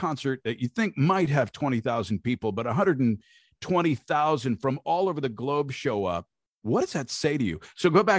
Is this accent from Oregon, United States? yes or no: yes; Roseburg, Oregon, United States; now in Virginia, United States; And I grew up in Southern Oregon, a place called Roseburg, south of Eugene by about an hour, and been here in Virginia for about 30 years.